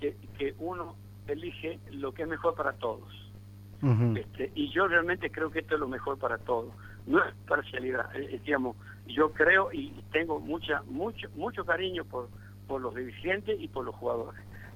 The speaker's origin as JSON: {"language": "Spanish", "region": "Tucumán", "country": "Argentina", "tie": "born or raised there", "said": "Soy un hombre que se ha criado en Santana y en Villalén. Mm. Entonces, mi arraigo viene por Santana de niño y por Tucumán Central, por mi crianza en Villalén."}